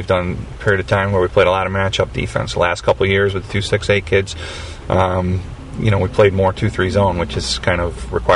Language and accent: English; Waterville, United States; we've got actually from my hometown Waterville